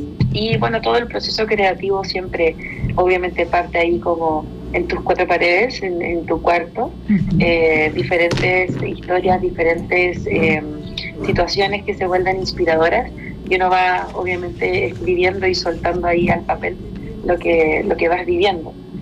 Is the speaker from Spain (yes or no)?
no; Chile; now in Mexico; en mi camino como cantautora chilena aquí en México